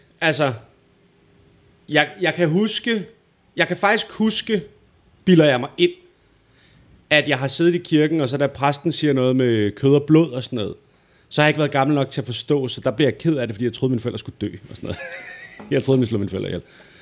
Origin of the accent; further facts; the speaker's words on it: Holme-Olstrup, Zealand, Denmark; Jeg kommer fra en lille by, der hedder Holm Ostrup, som ligger i nærheden af Næstved.